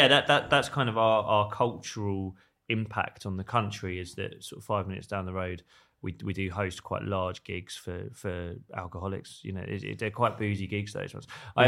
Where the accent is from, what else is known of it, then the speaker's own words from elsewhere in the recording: Stevenage, East of England, United Kingdom; Just above London in Hertfordshire.